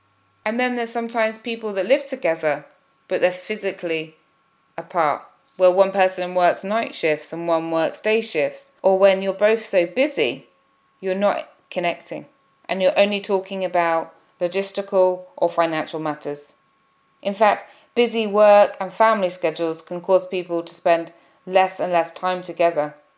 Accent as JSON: {"language": "English", "country": "United Kingdom", "said": "Being a Brit, I found it difficult to even talk to my partner"}